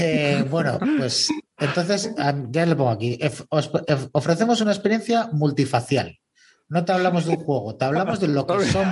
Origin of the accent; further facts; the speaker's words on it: Navarre, Spain; now in Irun, Spain; hazme caso a mí que soy navarro.